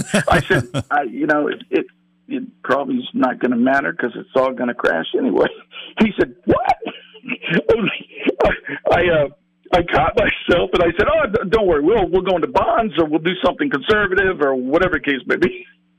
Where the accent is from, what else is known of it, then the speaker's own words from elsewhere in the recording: California, United States; I'm from California, and my office, my family, and I live there as well.